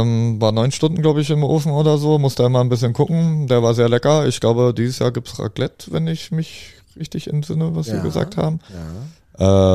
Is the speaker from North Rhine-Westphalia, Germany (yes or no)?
no; Berlin, Germany; Ich glaube, ich bin groß geworden im Olympiastadion, meine Schule war da.